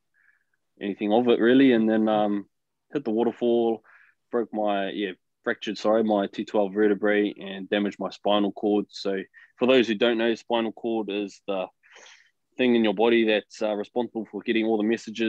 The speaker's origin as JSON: {"language": "English", "town": "Hamilton", "region": "Waikato", "country": "New Zealand", "also_born_or_lived": "Gisborne", "said": "to Hamilton. I've been here for about 2 weeks now. I was living in Gisborne for about, yeah. I'm originally from Hamilton."}